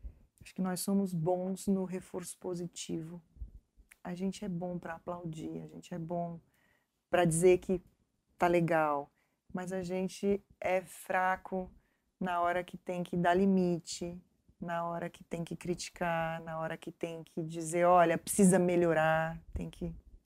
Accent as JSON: {"language": "Portuguese", "country": "Brazil", "said": "para nós, como brasileiros"}